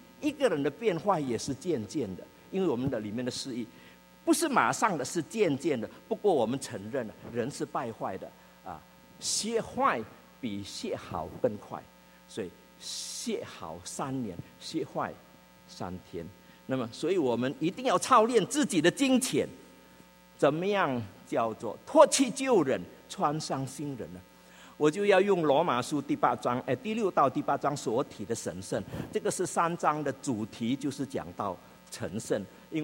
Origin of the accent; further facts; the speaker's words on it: China; 就我们中国人爱吃鸭